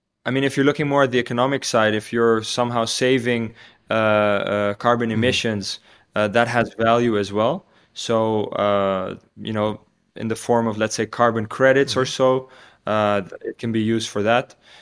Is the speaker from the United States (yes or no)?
no; Tanzania; now in Hilversum, Netherlands; growing up in Tanzania in East Africa.